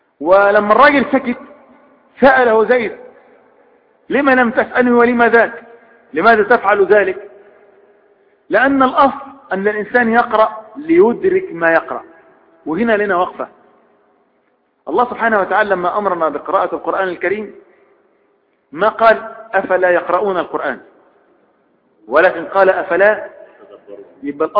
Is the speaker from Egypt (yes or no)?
yes; Upper Egypt, Egypt; وعندنا في الصعيد المصري